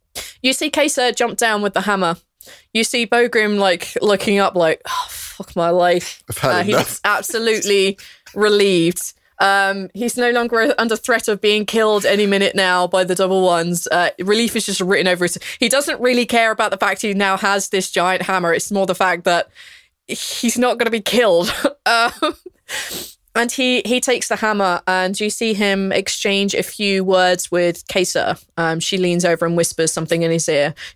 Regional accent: England, United Kingdom; My life, I'm English.

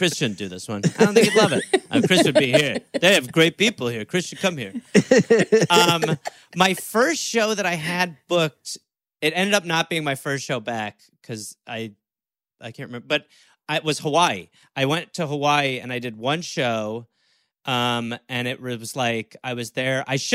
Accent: United Kingdom; I realized that I am English because it is alcohol.

